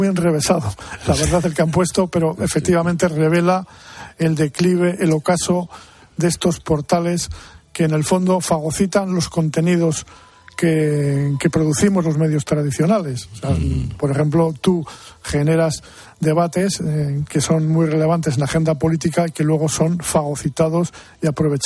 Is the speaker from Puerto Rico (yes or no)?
no; Miranda de Ebro, Castile and León, Spain; born there; Cuando yo nací, en Miranda de Ebro, todavía las mercancías se distribuían con coches tirados por caballos.